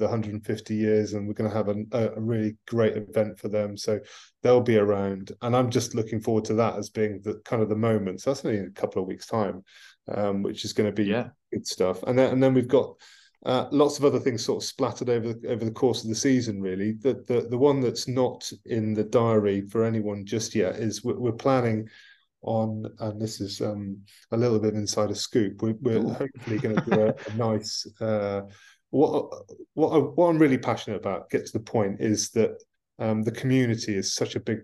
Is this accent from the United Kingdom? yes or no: yes; England, United Kingdom; But I'm an Englishman. I want England to do well, really.